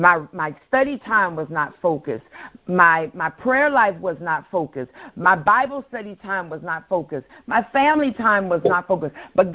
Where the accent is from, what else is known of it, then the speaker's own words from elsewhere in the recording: the South, United States; And all I could think about was growing up in the South, my mom, every summer, she would allow us